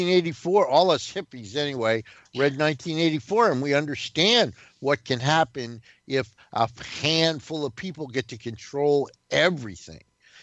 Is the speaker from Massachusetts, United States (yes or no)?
no; New Jersey, United States; And I'm also from New Jersey, whose state motto is "We shall not be scammed."